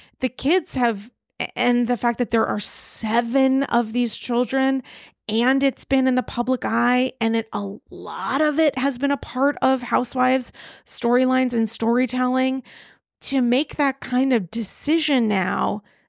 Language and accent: English; New York, United States; I really just genuinely, as a New Yorker